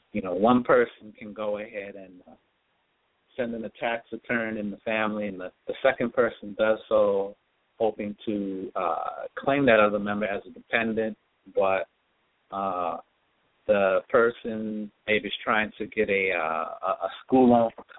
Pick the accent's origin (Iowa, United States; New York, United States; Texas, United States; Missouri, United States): New York, United States; New York City; now in Fayetteville, United States; I currently live in Fayetteville, North Carolina. I'm originally from New York City area.